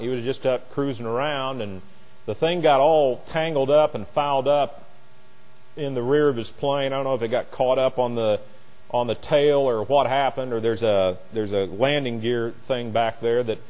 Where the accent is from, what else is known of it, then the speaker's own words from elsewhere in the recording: Indiana, United States; And Adrian was an attorney in Frankfort, Indiana, which was just 4 miles from my hometown.